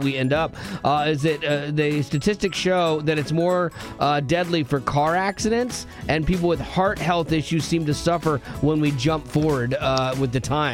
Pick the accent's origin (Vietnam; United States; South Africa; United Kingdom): United States; Florida; I grew up in Florida